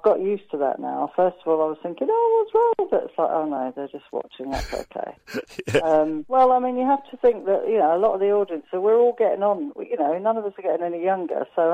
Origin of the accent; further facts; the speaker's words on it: London, United Kingdom; I'm from London, and it rains a lot.